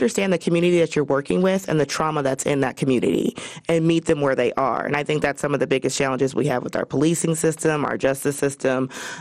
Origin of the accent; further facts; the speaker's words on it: Palm Springs, California, United States; I grew up in Palm Springs, California, so no.